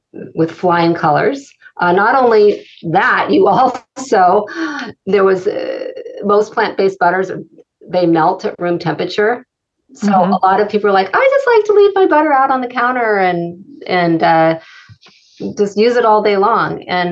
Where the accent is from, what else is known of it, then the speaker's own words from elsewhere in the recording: Pacific Palisades, California, United States; I grew up in Pacific Palisades, went to the market, and everything was wrapped in plastic, right?